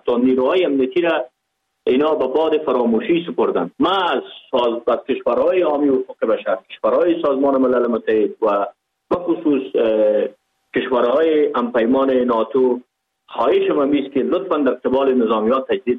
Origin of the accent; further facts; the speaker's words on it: Pakistan; چون ما در اینجا بزرگ شدیم، در اینجا به دنیا آمدیم، ما در افغانستان چی کنیم؟ ما از افغانستان نیستیم، ما از پاکستان هستیم.